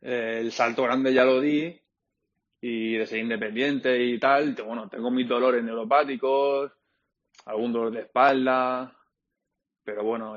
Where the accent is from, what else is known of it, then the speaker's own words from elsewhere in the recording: Andratx, Balearic Islands, Spain; Ahora toca volver a Mallorca, a mi pueblo, a Andratx, y la vuelta a la realidad de salir a la calle y salir del hospital.